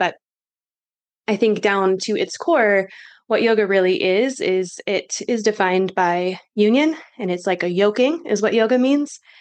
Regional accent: Michigan, United States; I'm originally from Michigan.

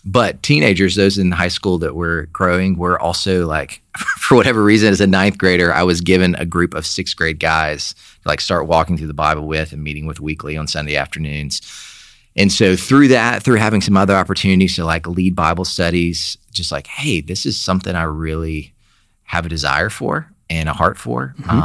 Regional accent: Sylacauga, Alabama, United States; Where my dad's the pastor there, and so that's the kind of environment I grew up in Sylacauga, Alabama.

